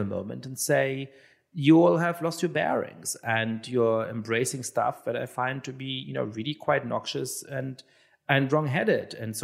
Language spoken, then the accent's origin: English; Germany; I'm Jewish and I grew up in Germany.